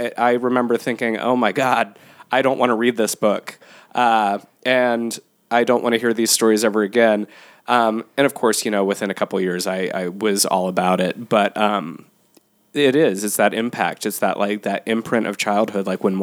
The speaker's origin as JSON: {"language": "English", "town": "Gallup", "region": "New Mexico", "country": "United States", "tie": "born there", "also_born_or_lived": "Arizona / Colorado", "said": "I was born in Gallup, New Mexico. And so my starting point was the Southwest. And my first few years were spent on a Navajo reservation."}